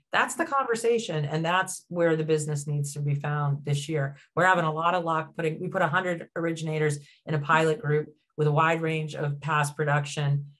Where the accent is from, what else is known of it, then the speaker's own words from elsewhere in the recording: Laconia, New Hampshire, United States; born there; I was born in Laconia, New Hampshire. So for all you bike enthusiasts, Laconia is one of the largest bike hubs.